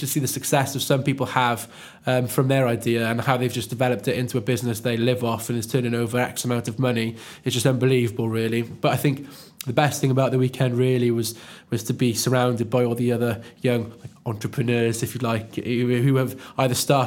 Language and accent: English; Cardiff, Wales, United Kingdom; I'm 24, I'm from Cardiff